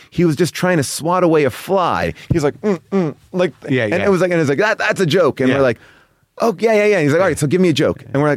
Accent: Long Island, New York, United States; I grew up in Long Island.

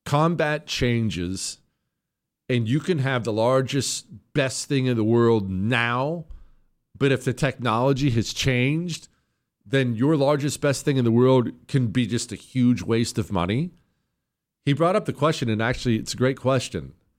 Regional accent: San Jose, California, United States; Hey, Jesse, I grew up in San Jose in Northern California, where Cesar Chavez is revered.

